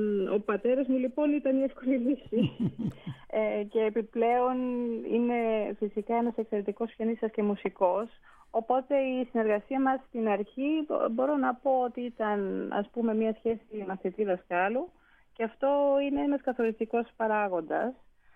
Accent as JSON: {"language": "Greek", "country": "Greece", "tie": "born or raised there", "said": "είμαι πολύ τυχερή που μεγάλωσα στην Ελλάδα, αλλά εξίσου τυχερή που εκπαιδεύτηκα στην μουσική σε γερμανόφωνες χώρες, όπως την Αυστρία και τη Γερμανία."}